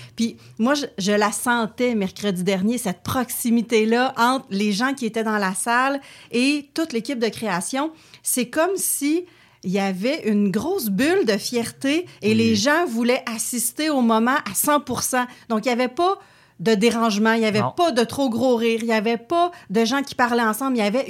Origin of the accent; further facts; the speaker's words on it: Quebec, Canada; moi, je ne suis pas née sur une ferme. J'ai grandi au Témiscamingue.